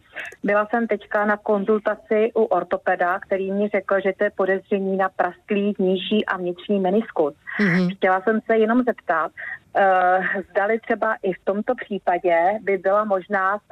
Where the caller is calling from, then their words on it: Dvůr Králové nad Labem, Hradec Králové Region, Czechia; Jsem ze Dvora Králové nad Labem.